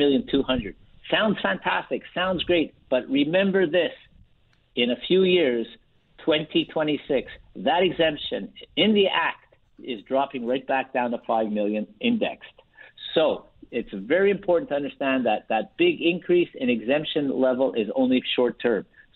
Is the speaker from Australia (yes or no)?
no; Canada; We are Canadian, but we are doing U.S. planning for Canadians.